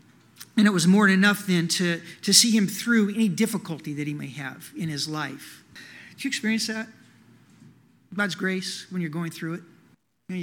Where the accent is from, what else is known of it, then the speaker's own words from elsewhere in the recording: Oklahoma, United States; I was raised here in Oklahoma.